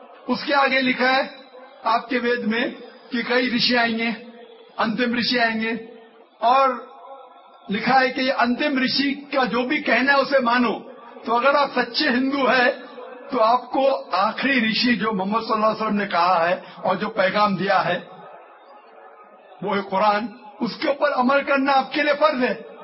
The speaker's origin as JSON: {"language": "Urdu", "country": "India", "said": "لیکن علاقے اعتبار سے میں انڈین ہوں, علاقے اعتبار سے میں ہندو ہوں, اور خدا کو ماننے کے اعتبار سے میں مسلم ہوں"}